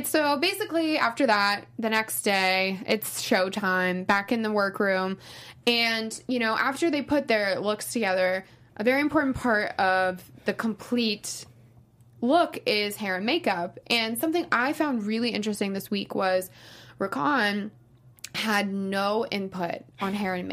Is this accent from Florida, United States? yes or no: yes; Tampa, Florida, United States; No, I'm from Florida, too, which is also super diverse. I'm from Tampa. It's a largely Cuban community.